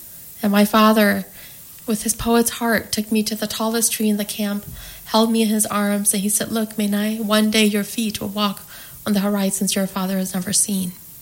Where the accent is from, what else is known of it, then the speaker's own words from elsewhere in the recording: St. Paul, Minnesota, United States; In St. Paul, Minnesota, we grew up in the St. Paul Public Schools.